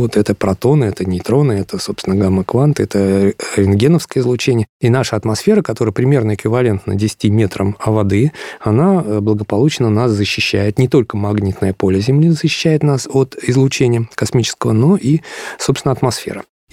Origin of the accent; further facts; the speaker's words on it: Pushchino, Moscow Oblast, Russia; Вот в Пущино, откуда я родом